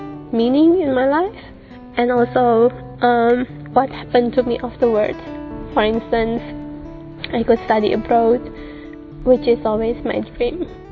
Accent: Indonesia; English is a second language; I'm from Indonesia, and my age is 27.

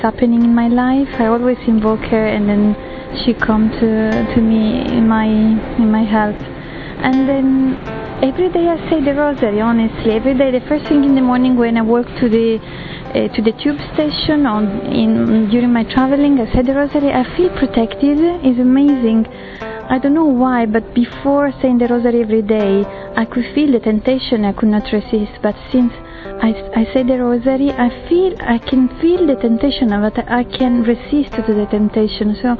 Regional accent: Italy; I'm from Italy.

